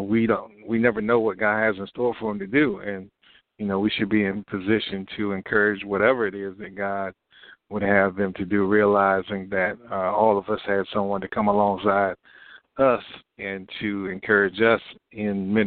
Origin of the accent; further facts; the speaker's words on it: Oklahoma, United States; born there; where I was when I was born in Oklahoma